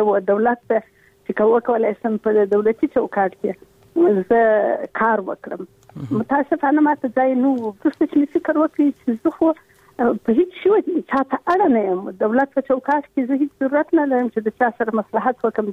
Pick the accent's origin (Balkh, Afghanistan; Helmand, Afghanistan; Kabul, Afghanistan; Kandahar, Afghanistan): Kandahar, Afghanistan